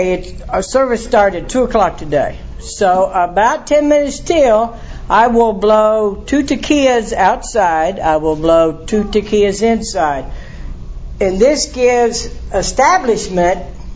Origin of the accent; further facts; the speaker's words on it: Texas, United States; You know, besides, I'm from Texas. Bigger, better, you know.